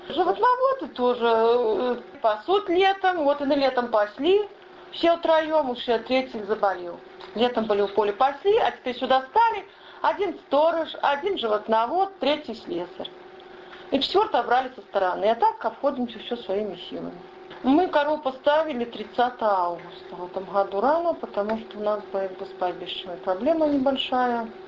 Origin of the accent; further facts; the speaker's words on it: Rechitsa, Gomel Region, Belarus; now in Beshenkovichi, Belarus; Я приехала из Гомельской области с Речицы. Вот так и осталось в 90-м году. Приехала, так и прижилась на Витебщине. Так и живу тут.